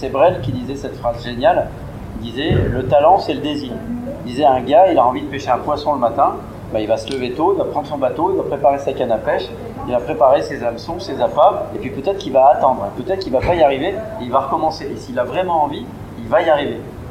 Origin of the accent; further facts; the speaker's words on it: Montélégé, France; Moi, j'ai grandi ici, à Montélégé, à côté.